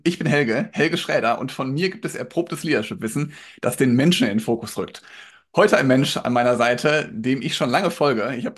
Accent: Essen, North Rhine-Westphalia, Germany; Also ich komme auch aus Essen

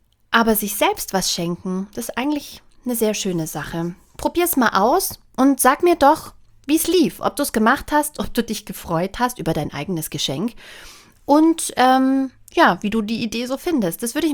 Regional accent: Bavaria, Germany; born there; Aber als gebürtige Bayerin ist es für mich natürlich überhaupt kein Problem.

